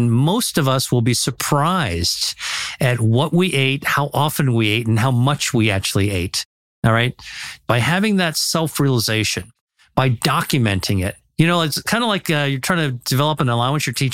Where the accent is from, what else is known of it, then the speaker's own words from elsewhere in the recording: United States; I came from America. I landed in Italy.